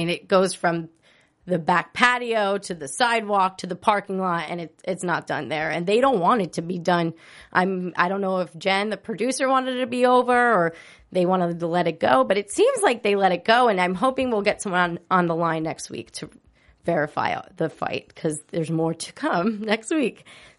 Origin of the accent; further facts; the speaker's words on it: New Jersey, United States; Now, I'm from New Jersey, and see, it's not just a Jersey thing. Like, maybe it's just an East Coast thing.